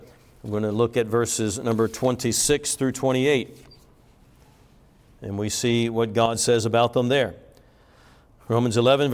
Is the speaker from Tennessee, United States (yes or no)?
yes; Tennessee, United States; When I was just a boy growing up in Tennessee, we used to ride dirt bikes around the mountains of Tennessee.